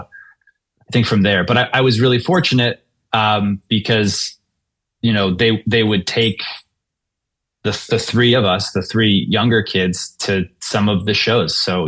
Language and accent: English; Pittsfield, Massachusetts, United States; So I grew up in Pittsfield, moved around a little bit when I was younger, like outside of Pittsfield, and then came back, I think right before like fourth grade.